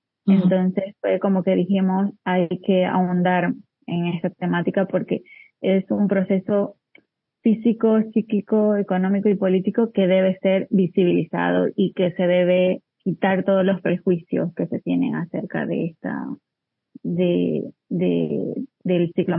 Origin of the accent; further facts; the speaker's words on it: Bolivia; now in Valencia, Spain; soy de Bolivia, pero ahora me encuentro trabajando aquí en Valencia.